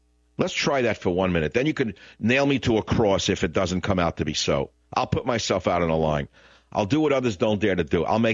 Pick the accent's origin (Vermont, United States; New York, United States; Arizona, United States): New York, United States